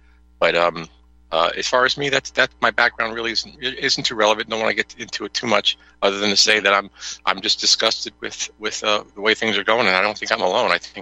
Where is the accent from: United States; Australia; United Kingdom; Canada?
United States; I'm just an American patriot